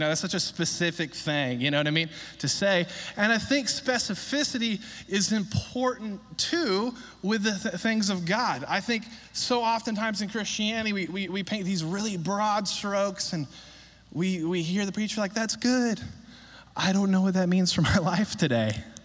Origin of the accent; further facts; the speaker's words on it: California, United States; also born or lived in Alabama; I'm from Northern California. I grew up in the East Bay Area, 20 years of my life